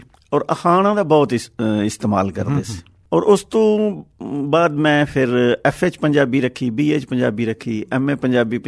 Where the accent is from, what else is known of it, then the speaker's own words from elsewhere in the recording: Gujrat, Punjab, Pakistan; ਗੁਜਰਾਤ ਤੋਂ ਤਕਰੀਬਨ 15 ਕਿਲੋਮੀਟਰ ਮਗਰਬ ਵਾਲੀ ਸਾਈਡ ਤੇ ਸਾਡਾ ਪਿੰਡ ਹੈ ਛੋਟਾ ਜਿਹਾ।